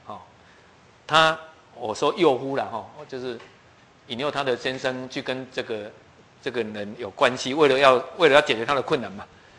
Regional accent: Taiwan; 我们台湾人要讲什么，你没有读历史你讲不出话来啊。

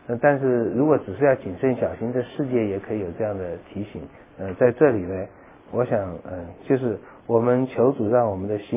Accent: China; 就是我看我们中国人这一点也真是很丢脸

